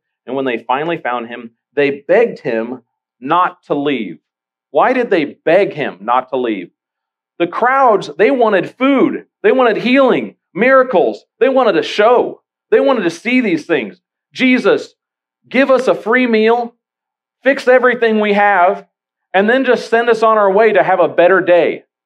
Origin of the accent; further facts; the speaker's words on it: McAllen, Texas, United States; I mean, where I grew up in McAllen was 5 acres, and I hit golf balls in the middle of nowhere, and it had cows all over.